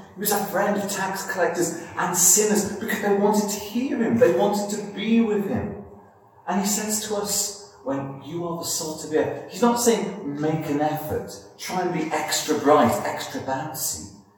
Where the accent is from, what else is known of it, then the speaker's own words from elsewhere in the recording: Liverpool, North West England, United Kingdom; accent: Liverpool; I've said before that I grew up in Liverpool. You can still hear that Liverpoolian twang in my voice ever so slightly.